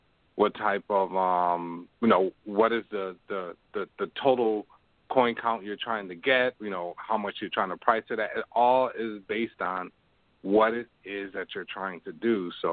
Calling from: Toronto, Ontario, Canada; Right now I'm calling you from Toronto, Canada.

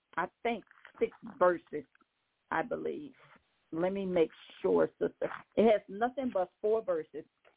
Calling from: Zachary, Louisiana, United States; I am calling from Zachary, Louisiana.

